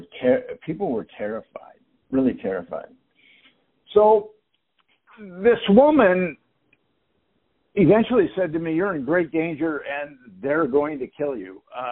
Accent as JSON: {"language": "English", "town": "Minneapolis", "region": "Minnesota", "country": "United States", "said": "I'm from Minneapolis, so I'd fly to Minneapolis"}